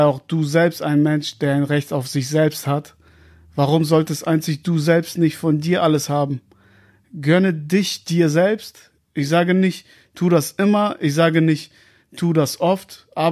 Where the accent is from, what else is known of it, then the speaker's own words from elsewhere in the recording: Kazakhstan; bin 36 Jahre alt, komme aus Kasachstan